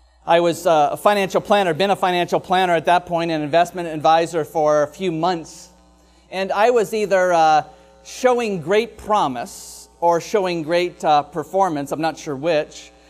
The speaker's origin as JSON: {"language": "English", "town": "Petrolia", "region": "Ontario", "country": "Canada", "tie": "born or raised there", "said": "three communities that I was raised closest to, and that was Oil City, Oil Springs, and Petrolia. I was born in Petrolia."}